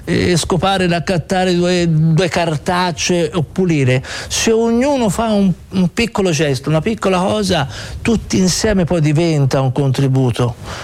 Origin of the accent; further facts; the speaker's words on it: Florence, Tuscany, Italy; Io fiorentino da sempre, per me Firenze è tutto.